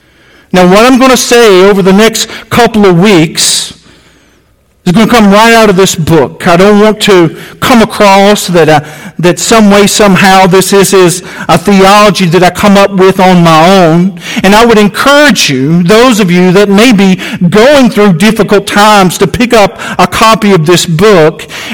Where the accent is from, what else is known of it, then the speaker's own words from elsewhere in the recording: Alabama, United States; I'm from Alabama.